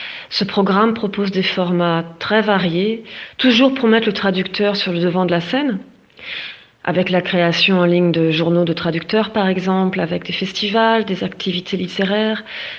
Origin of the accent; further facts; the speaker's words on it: Paris, Île-de-France, France; moved away as an adult; now in Berlin, Germany; je viens de Paris et vis à Berlin depuis une petite vingtaine d'années.